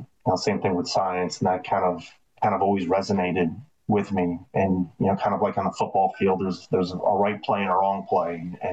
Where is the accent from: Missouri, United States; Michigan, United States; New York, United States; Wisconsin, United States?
New York, United States; Albany; So I'm from the Albany, New York area. I am the youngest of 5, 3 sisters and a brother.